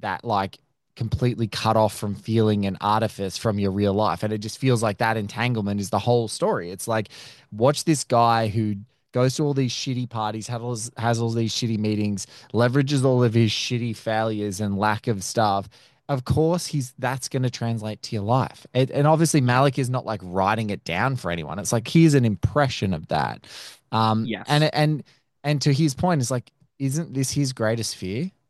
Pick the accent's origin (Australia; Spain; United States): Australia; Can I also just say, as an Australian